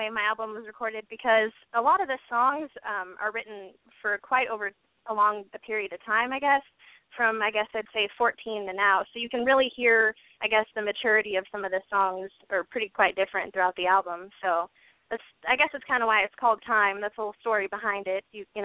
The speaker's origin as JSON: {"language": "English", "town": "Mesa", "region": "Arizona", "country": "United States", "tie": "born or raised there", "lives_now": "Houston, United States", "said": "Yeah, I'm from Mesa, Arizona, originally born there and pretty much raised. And then I'm actually in Houston now"}